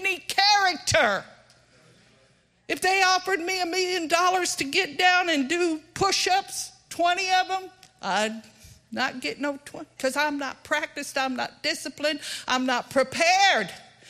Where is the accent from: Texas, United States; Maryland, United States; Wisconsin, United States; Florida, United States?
Texas, United States; You know, I come from Texas and they're terribly, they're proud. And they love their ball games. And up in the panhandle was a school.